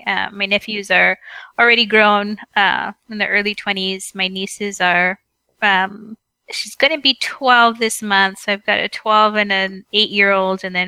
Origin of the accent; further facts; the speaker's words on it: El Paso, Texas, United States; As you mentioned, I'm from El Paso.